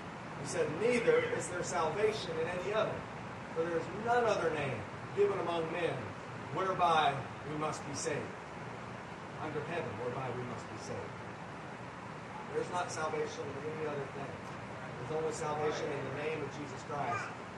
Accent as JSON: {"language": "English", "region": "Missouri", "country": "United States", "said": "We're just hillbillies from Missouri, and we struggle sometimes with sound equipment and stuff like that."}